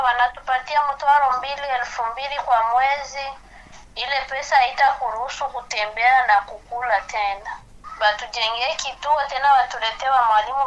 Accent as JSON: {"language": "Swahili", "country": "DR Congo", "lives_now": "Uganda", "said": "Sisi tumetoka kwa Kongo, tunajua French na Swahili, tunakosa kazi."}